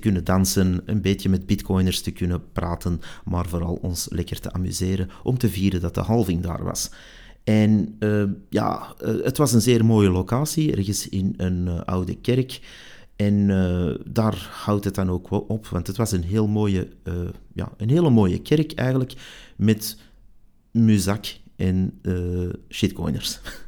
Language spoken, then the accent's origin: Dutch; Belgium; Al hebben wij nog extra troeven als Belgen die dan ook weer niet zijn uitgespeeld.